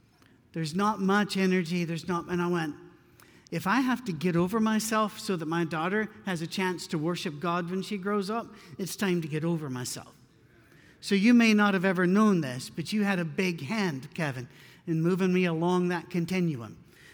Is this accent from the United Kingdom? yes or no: yes; Scotland, United Kingdom; moved away; You know, I'm not very Scottish anymore. I've been away for a long time, but I'm too Scottish for that.